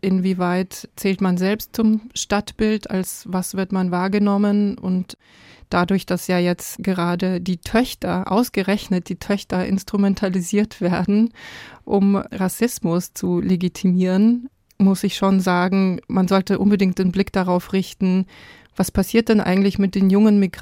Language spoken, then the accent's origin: German; Belarus; now in Munich, Germany; Mein Heimatland hat eine schwierige Positionierung im Angriffskrieg auf die Ukraine und ich würde sehr, sehr gerne so schnell wie möglich meinen Status dahingehend verändern, dass München mein Zuhause, mein wirkliches Zuhause wird.